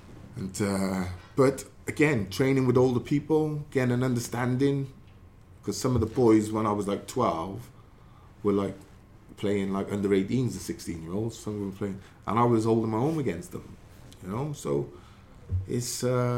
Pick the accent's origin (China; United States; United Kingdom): United Kingdom; Newport, Wales; growing up in Ringland, in Newport.